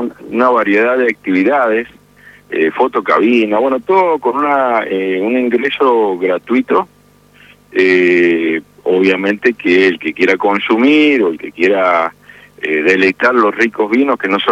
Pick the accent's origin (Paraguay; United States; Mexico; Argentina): Argentina; Mendoza; Somos mendocinos, somos tosudos, somos uh-huh. montañeses